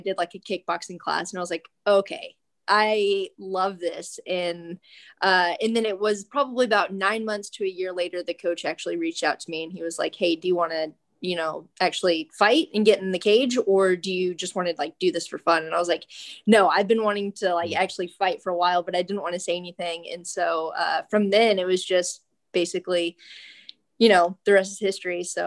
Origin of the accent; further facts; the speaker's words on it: South Carolina, United States; I'm originally from South Carolina.